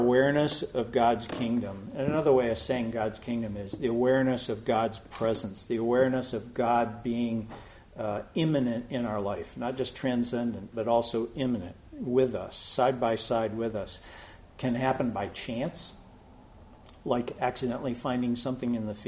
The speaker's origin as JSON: {"language": "English", "region": "New York", "country": "United States", "tie": "born or raised there", "also_born_or_lived": "Pennsylvania", "lives_now": "San Jose, United States", "said": "So I quit engineering, moved from Pennsylvania back to New York, to my hometown, and worked with my brothers and my dad as a partner in the RV business again"}